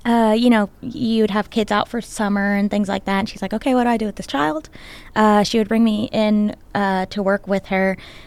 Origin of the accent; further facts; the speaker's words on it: Miami, Florida, United States; I grew up in Miami, Florida.